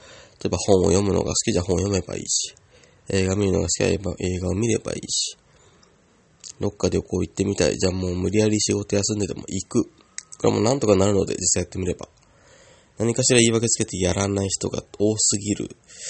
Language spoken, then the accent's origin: Japanese; Yamanashi, Japan; 地元の山梨の教育委員会の教育委員会で、学校の先生方に講演をする